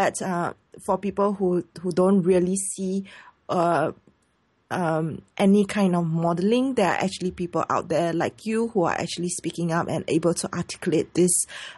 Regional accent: Singapore; I'm Singaporean Chinese, so being Asian

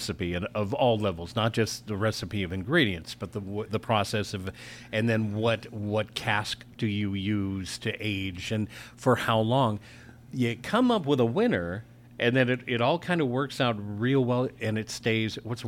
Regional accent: Scotland, United Kingdom; I'm a Scotsman.

